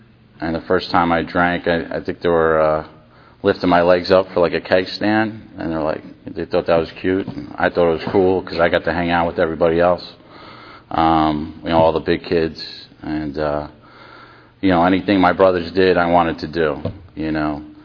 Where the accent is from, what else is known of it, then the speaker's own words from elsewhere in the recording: New Rochelle, New York, United States; now in Florida, United States; Basically, I grew up in New York, unlike most of the population in Florida. You know, I'm special. So, but yeah, I grew up in a small town called New Rochelle, New York. It's right outside the Bronx.